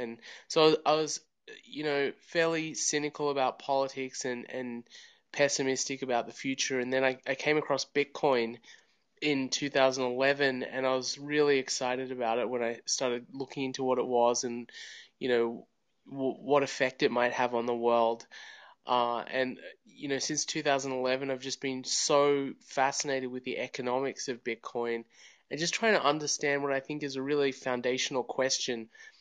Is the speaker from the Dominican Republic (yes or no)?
no; Australia; now in United States; I am originally from Australia. You might hear that a little bit in my accent. I live in the United States now.